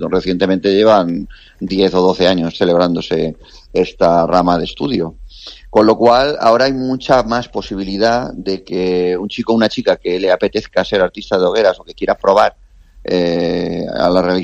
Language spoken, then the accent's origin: Spanish; Elda, Valencian Community, Spain; yo ahora, por ejemplo, tengo 48 años. Cuando yo empecé en esto, yo soy de Elda, allí no habían talleres